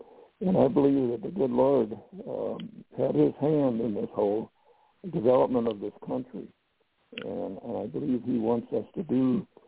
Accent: United States; born there; I was born here in the United States.

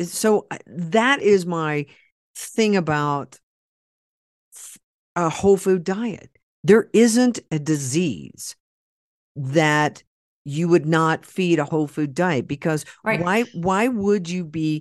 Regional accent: Oklahoma, United States; I love it because I'm from Oklahoma and we do talk like that.

